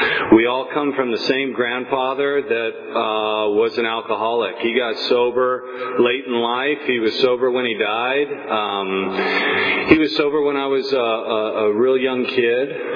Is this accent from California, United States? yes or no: yes; Fresno, California, United States; I'm an alcoholic. And, I'm from Fresno.